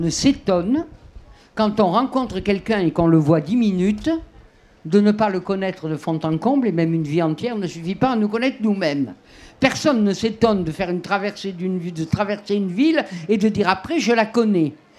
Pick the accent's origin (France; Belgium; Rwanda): France; Southern France; accent: Midi; J'ai un accent du Midi, mais pas de Marseille.